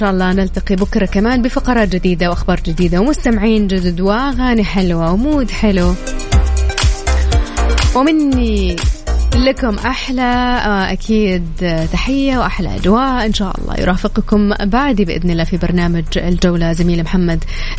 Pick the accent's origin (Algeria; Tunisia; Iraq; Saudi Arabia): Saudi Arabia; Taif, Makkah Province; born there; أنا من مواليد الطايف على فكرة.